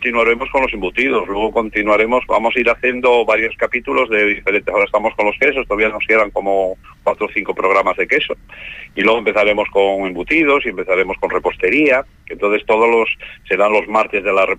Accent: Asturias, Spain; en Asturias tenemos muchísima fama también por nuestros quesos, que son muy específicos.

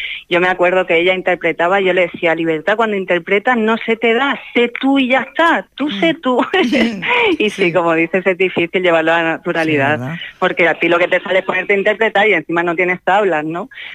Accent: Catalonia, Spain; Libertad y yo, que somos catalanas, que como nos dicen, ¿catalanas de dónde? Somos catalanas de aquí. Catalanas de aquí.

